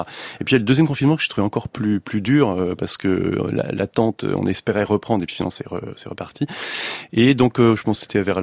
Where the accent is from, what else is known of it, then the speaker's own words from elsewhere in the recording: Normandy, France; Et en tant que Normand